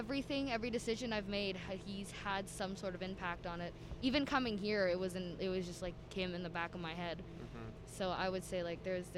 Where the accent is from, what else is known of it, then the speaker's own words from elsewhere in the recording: Alberta, Canada; I'm from Alberta, so.